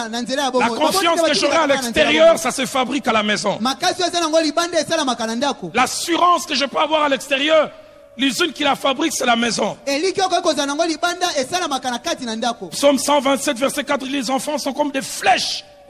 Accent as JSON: {"language": "French", "region": "Kinshasa", "country": "DR Congo", "tie": "born or raised there", "said": "Je connais une fille dans le quartier où j'ai grandi à Bandal."}